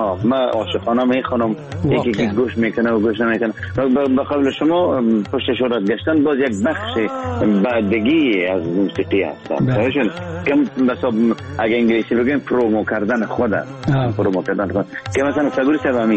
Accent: Afghanistan; ما افغانام

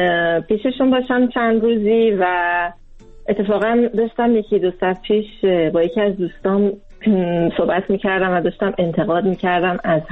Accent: Sweden; من در سوئد بزرگ شدم و ما اینجا در سوئد، اینجا سوئد همه چیز برعکس ایرانه

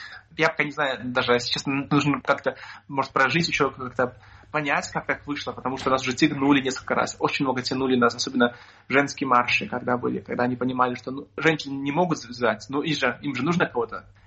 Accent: Belarus; А кто мы такие, белорусы?

